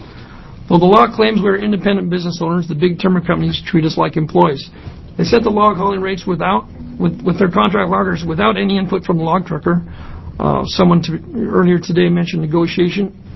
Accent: Astoria, Oregon, United States; I'm from Astoria, Oregon. I'm a second-generation log trucker.

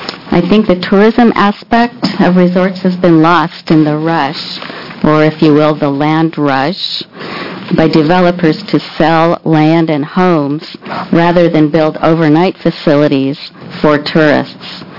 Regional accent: Powell Butte, Oregon, United States; I'm from Powell Butte in Crick County, and I never thought I'd be testifying in front of a House committee.

